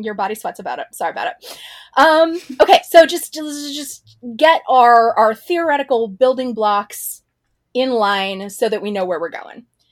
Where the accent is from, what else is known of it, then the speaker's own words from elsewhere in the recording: United States; So I am not a Jewish person, but I am an American person, which means Israel being the largest recipient of U.S. foreign aid means that Israeli state violence is also done in my name.